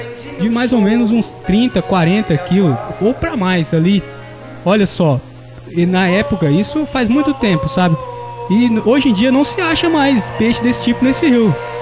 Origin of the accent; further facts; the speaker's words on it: Rio Negro, Brazil; Olha, eu tenho assim, sempre cresci em Rio Negro, né?